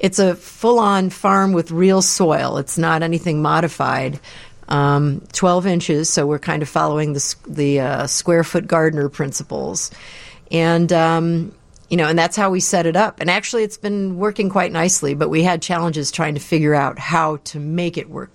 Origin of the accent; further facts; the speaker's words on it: Chicago, Illinois, United States; Well, I grew up in Chicago on the west side, and we always had a tremendous amount of vegetables, and we had fruit trees and things just on a normal, you know, city lot size.